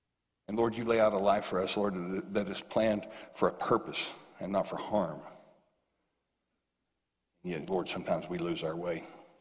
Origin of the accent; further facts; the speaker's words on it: the South, United States; hey, man, I'm from the South, and I'm pretty slow.